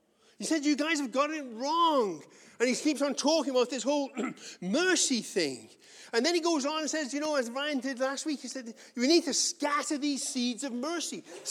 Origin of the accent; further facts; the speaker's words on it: England, United Kingdom; Then I realize I'm English.